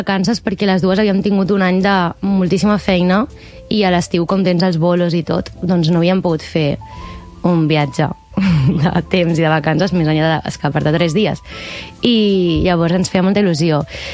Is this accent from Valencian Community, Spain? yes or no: no; La Roca del Vallès, Catalonia, Spain; Jo sóc de la Roca del Vallès.